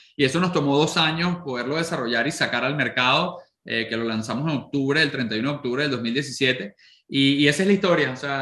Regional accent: Caracas, Capital District, Venezuela; nosotros como caraqueños perdíamos alrededor de 16 días al año de nuestras vidas en tráfico

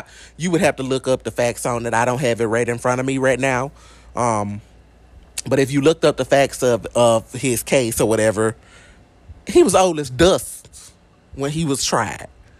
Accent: Greenwood, Mississippi, United States; I'm from LaFleur County. I live in LaFleur County. I'm from Greenwood, Mississippi.

